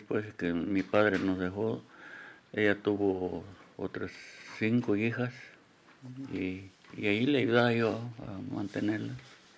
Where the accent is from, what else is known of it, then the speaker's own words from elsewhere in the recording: Huetamo, Michoacán, Mexico; En mi pueblo, Huetamo.